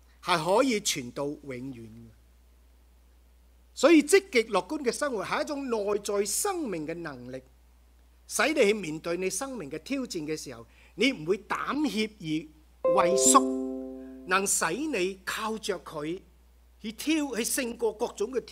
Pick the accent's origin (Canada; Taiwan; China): China; 我们中国人呢都有一句说话的